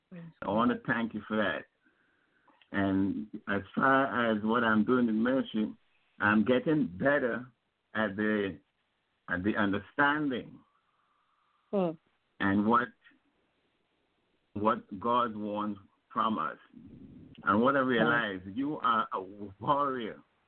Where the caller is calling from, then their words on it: Connecticut, United States; I'm calling from Connecticut.